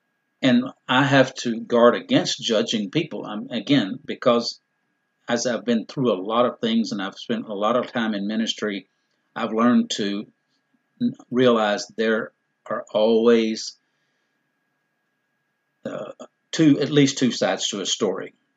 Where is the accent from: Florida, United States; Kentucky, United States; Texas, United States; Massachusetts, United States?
Texas, United States; Dallas; And I'm a Texas Rangers fan, and I'm a Dallas Mavericks fan because I'm born and raised in Dallas, and those are my teams.